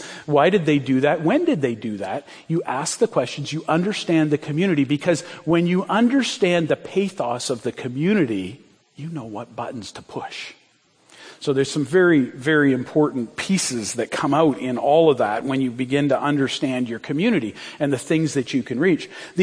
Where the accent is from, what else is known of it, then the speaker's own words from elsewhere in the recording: Brantford, Ontario, Canada; We grew up in Brantford